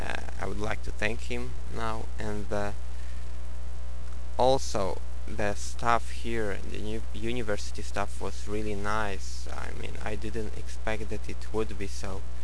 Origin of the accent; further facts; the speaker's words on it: Poland; now in Japan; I'm from Poland, from Warsaw University of Technology. I've been a UPA student for 1 year. I've enjoyed life in Japan.